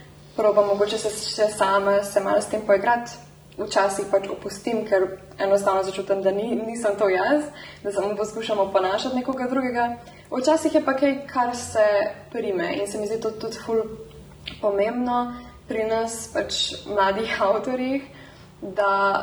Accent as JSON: {"language": "Slovenian", "town": "Domžale", "region": "Central Slovenia", "country": "Slovenia", "said": "Bolj mi te selitve iz Ljubljane v Ljubljano, ker sem pač iz Domžal."}